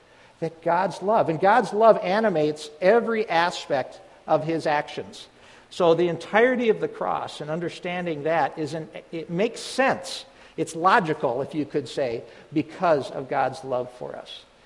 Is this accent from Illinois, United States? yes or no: no; Wisconsin, United States; I grew up in Wisconsin, and I am a flaming Green Bay Packers fan.